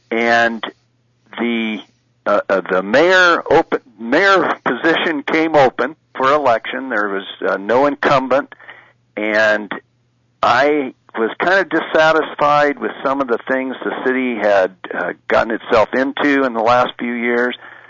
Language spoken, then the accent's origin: English; Yuma, Arizona, United States; Born and raised in Yuma, used to, when I was a little kid, used to play in the courthouse.